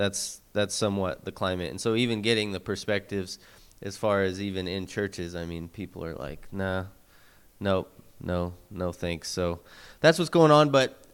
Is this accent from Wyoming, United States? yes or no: yes; Casper, Wyoming, United States; I was born and raised in Casper, and I've lived there for 40 years.